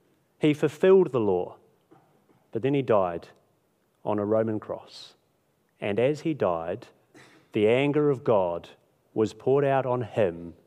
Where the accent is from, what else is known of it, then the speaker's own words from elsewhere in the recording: New Zealand; also born or lived in Australia; I'm an Australian citizen. I was born there. I don't remember Australia. I consider New Zealand home.